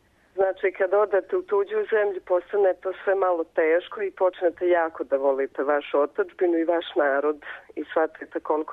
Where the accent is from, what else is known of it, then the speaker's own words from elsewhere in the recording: Serbia; now in Cork, Ireland; mi smo Srbi, tu postojimo, nama bi trebalo